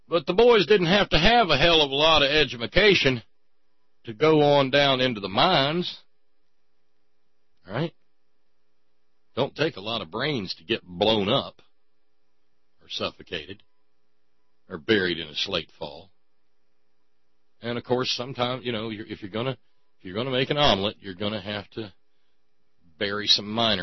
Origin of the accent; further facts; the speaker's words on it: West Virginia, United States; When I travel and I say I'm from West Virginia, they'll say, people I meet will often say, "Really? I have an aunt in Roanoke."